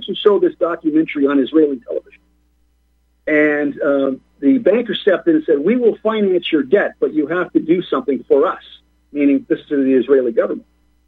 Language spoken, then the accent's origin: English; Canada; And as I said, I'm a Canadian.